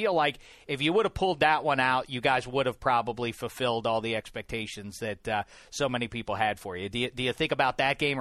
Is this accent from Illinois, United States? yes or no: no; Pittsburgh, Pennsylvania, United States; I'm born and raised in Pittsburgh, PA.